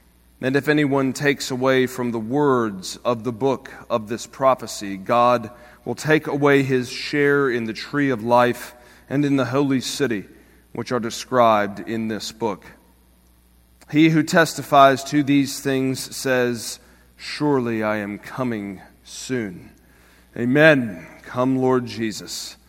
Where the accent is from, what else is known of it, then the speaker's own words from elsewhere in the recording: Greenville, United States; I was going to drive up to Lexington from Greenville, my hometown